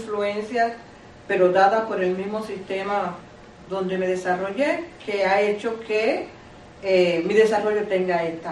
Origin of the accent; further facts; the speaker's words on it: Santiago de Cuba, Cuba; born there; Yo soy nacida en Santiago de Cuba, a más de 900 kilómetros de donde fui a estudiar.